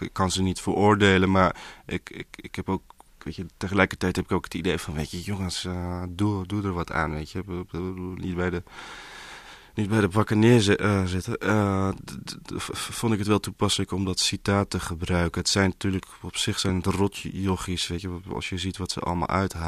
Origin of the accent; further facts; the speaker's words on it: Amsterdam, North Holland, Netherlands; ik ben in Amsterdam-West opgegroeid met voornamelijk Marokkaanse en Turkse mensen om me heen.